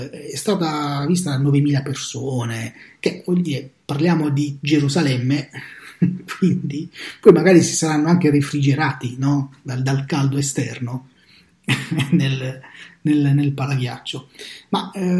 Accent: Bari, Apulia, Italy; cioè tu sei di Roma, io sono di Bari

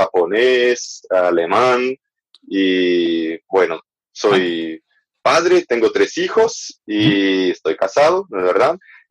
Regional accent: Goiás, Brazil; Spanish is a second language; Pues nací aquí en Goiás. Llevo toda la vida viviendo y trabajando en la misma ciudad.

